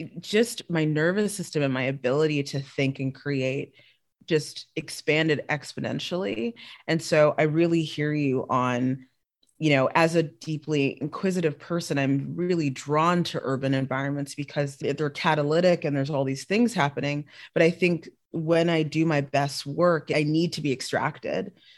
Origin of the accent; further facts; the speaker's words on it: South Africa; I grew up in South Africa for a good portion of my life